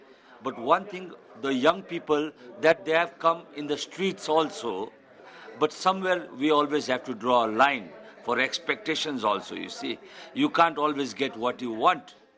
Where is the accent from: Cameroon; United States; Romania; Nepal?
Nepal; Koshi Province; I come from East Nepal, from a district called Japa.